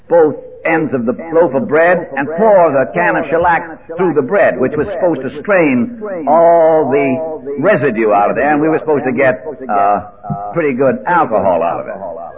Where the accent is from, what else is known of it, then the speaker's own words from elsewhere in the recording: Hartford, Connecticut, United States; I kept going back to my hometown, Hartford, Connecticut.